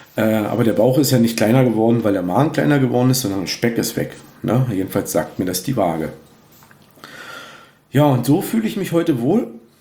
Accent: Cottbus, Brandenburg, Germany; now in Peitz, Germany; also ich wohne ja in Peitz, Tonow, bei uns in Cottbus, wo ich arbeite und wo meine Heimatstadt ist

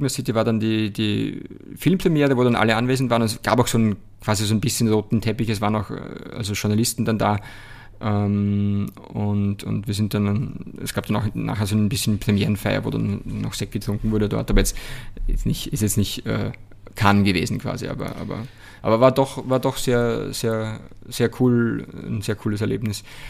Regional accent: Mattersburg, Burgenland, Austria; Aber ich war oft im Kino bei uns. Also in Mattersburg, in meiner Heimatgemeinde, gab es dieses klassische Dorfkino

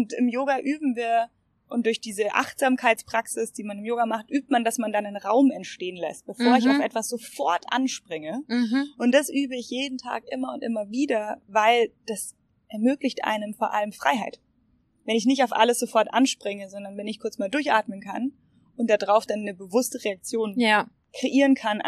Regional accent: Munich, Bavaria, Germany; Ich bin Münchnerin

